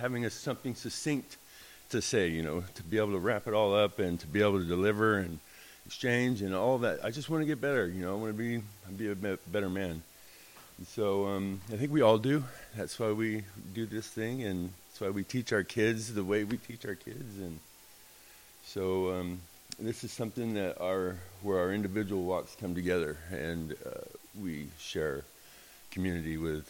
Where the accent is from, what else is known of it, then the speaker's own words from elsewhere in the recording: Merced, California, United States; I've been born and raised in Merced my whole life, so I know what to expect when I go to that area.